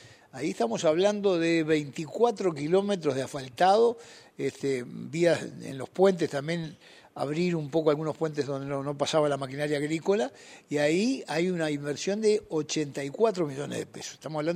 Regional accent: Colonia Suiza, Colonia, Uruguay; yo soy oriundo de Colonia Suiza

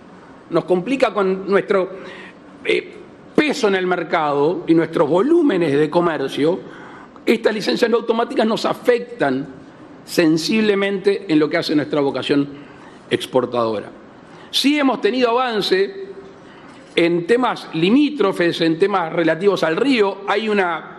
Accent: Uruguay; Hay un dicho criollo en mi país que dice, somos todos buenos, pero el poncho no aparece. Entonces, es cierto, vamos a negociar, a empezar, pero la verdad que sustancialmente no hay nada. Y Uruguay lucha por conseguir mercados.

